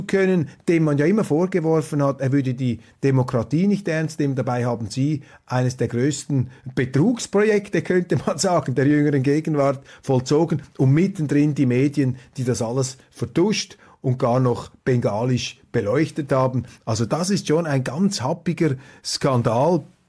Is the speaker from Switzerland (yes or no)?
yes; Switzerland; Zum Glück sind wir Schweizer da draußen.